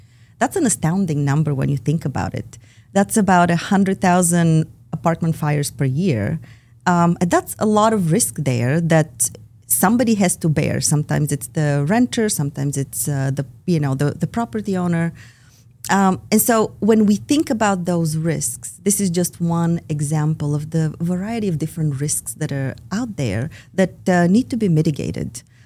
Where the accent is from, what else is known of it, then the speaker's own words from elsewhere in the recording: Bulgaria; English is a second language; And if you hear my accent, that's because I'm Bulgarian.